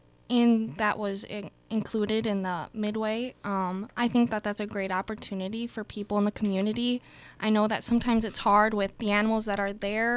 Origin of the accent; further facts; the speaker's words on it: North Fond du Lac, Wisconsin, United States; I was born and raised in North Fond du Lac.